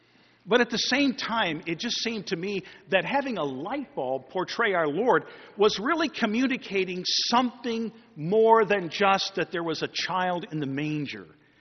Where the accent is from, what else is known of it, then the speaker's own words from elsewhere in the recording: East Aurora, New York, United States; Growing up in East Aurora, New York, just outside of Buffalo, we had an annual tradition in our little community.